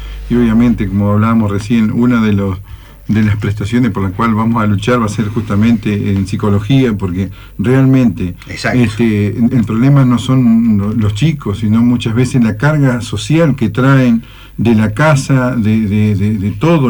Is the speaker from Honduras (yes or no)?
no; Colón, Entre Ríos, Argentina; Sí, yo también, igual, yo soy de Colón, ex secretario general de Colón